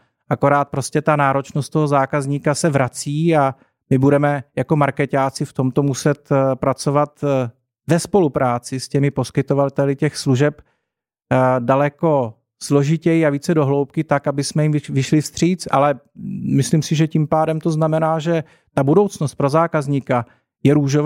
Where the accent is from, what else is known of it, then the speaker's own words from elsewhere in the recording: Brno, South Moravian Region, Czechia; z Brna a zavolají mě jednou za 2 měsíce třeba